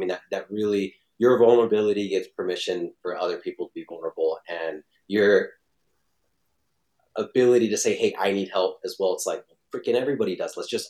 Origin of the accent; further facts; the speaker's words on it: Utah, United States; and growing up in Utah, there's, you know, the Mormon religion, and they took mm-hmm. care of us.